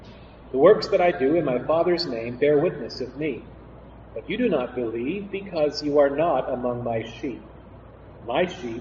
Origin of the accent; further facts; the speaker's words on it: Canada; now in Philippines; I'm a pastor from Canada